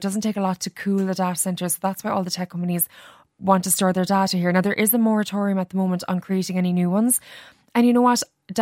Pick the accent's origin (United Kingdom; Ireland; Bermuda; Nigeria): Ireland; As Irish people, we are world leaders in this.